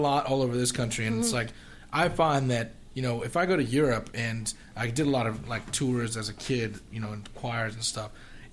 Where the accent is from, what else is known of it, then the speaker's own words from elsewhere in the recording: St. John's, Newfoundland and Labrador, Canada; born there; I was born in St. John's, Newfoundland.